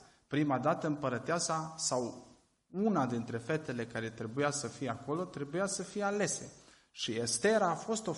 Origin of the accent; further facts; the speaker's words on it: Marga, Caraș-Severin, Romania; now in Oțelu Roșu, Romania; Eu locuiesc, adică am locuit acolo, locuiesc la Oțelul, dar satul meu natal este Marga.